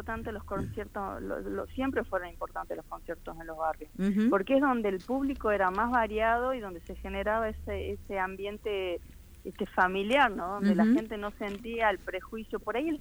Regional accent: Salta, Argentina; acá en Salta, yo soy salteña.

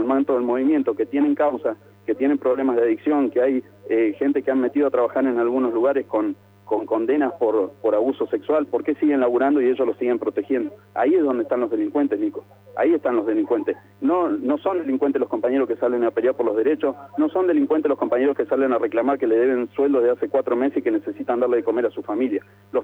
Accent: Zapala, Neuquén, Argentina; nosotros somos ciudadanos de Zapala y sabemos lo que es el Consejo y lo que representa

